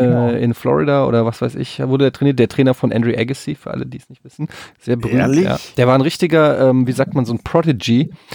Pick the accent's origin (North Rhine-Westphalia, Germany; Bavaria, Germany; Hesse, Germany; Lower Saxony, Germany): Hesse, Germany; Frankfurt